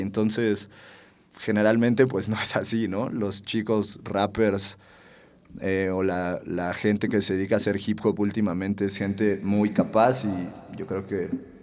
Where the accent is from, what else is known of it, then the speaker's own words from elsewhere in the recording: Mexico City, Mexico; Yo era un niño que crecí en la Agrícola Oriental, uno de los 10 barrios más peligrosos de México hasta la fecha.